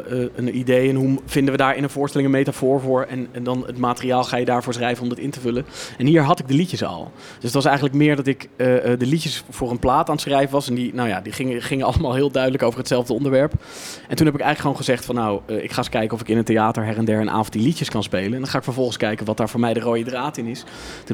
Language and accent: Dutch; Netherlands; Meer zo van, ja, ik ben Nederlander en ik vind gewoon dat het moet.